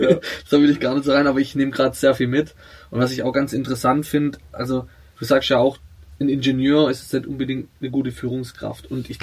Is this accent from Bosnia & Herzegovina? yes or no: no; Italy; Ich bin Italiener, in Italien ist es